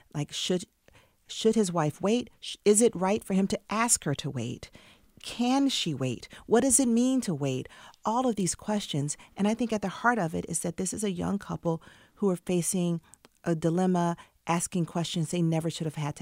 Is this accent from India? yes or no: no; Atlanta, Georgia, United States; now in New York City, United States; Well, I was born and raised in Atlanta. For the last 10 years, I've lived in New York City.